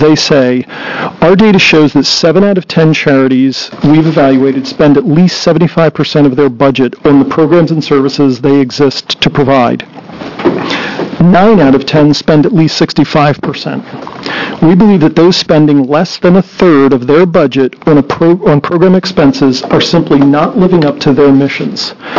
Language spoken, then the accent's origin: English; Portland, Oregon, United States; I'm from Portland, Oregon